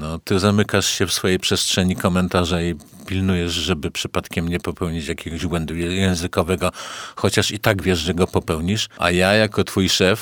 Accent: Kraków, Lesser Poland, Poland; ja się urodziłem, mieszkałem jako mały chłopiec w Cichym Kąciku

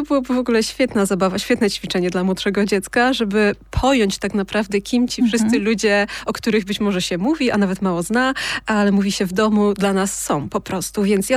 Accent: Kraków, Lesser Poland, Poland; Jestem z Krakowa

